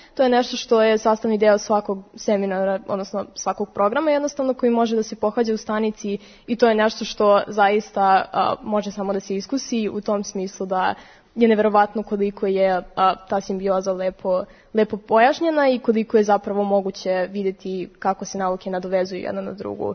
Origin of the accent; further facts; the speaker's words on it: Čačak, Šumadija and Western Serbia, Serbia; dolazim iz Čačka, ali trenutno idem u 1. razred 5. Beogradske gimnazije, prirodno matematičkog smera.